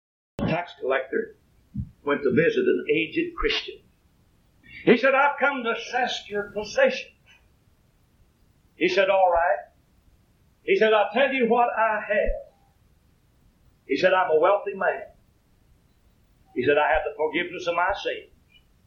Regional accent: United States; thank God I'm an American.

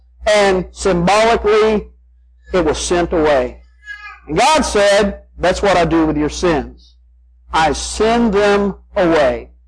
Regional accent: Arkansas, United States; When I was younger and growing up, snow meant no school. Because when I grew up in Arkansas, we didn't have road trucks to take care of the roads.

